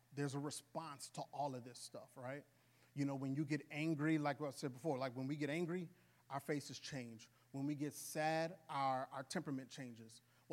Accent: New Orleans, Louisiana, United States; And again, I'm from New Orleans, right? So in New Orleans, you kind of get a little more attuned to spiritual things.

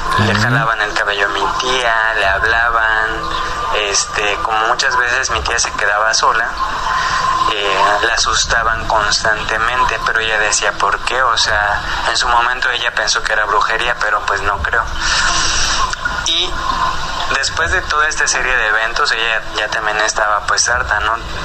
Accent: Xalapa, Veracruz, Mexico; yo ya no vivo allá, yo soy de Xalapa, Veracruz, y todo eso ocurrió allá. Ya no vivo allá

